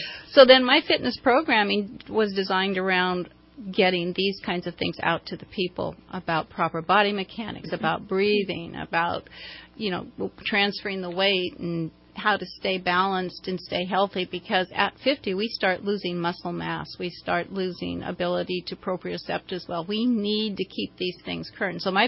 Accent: Santa Rosa, California, United States; I'm originally from Santa Rosa.

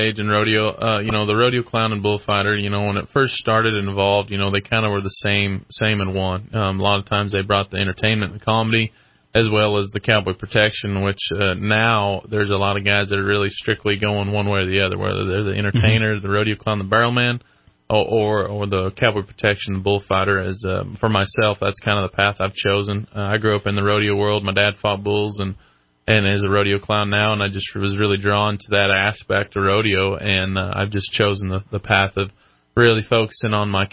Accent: Meeteetse, Wyoming, United States; now in Purcell, United States; I'm originally from Wyoming, a little town called Meteetse, but I recently bought a place about 6 months ago in just east of Purcell, Oklahoma.

